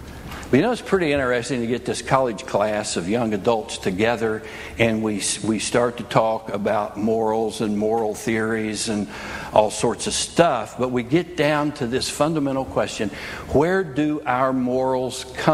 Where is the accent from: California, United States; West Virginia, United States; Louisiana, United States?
West Virginia, United States; Now, I grew up in West Virginia.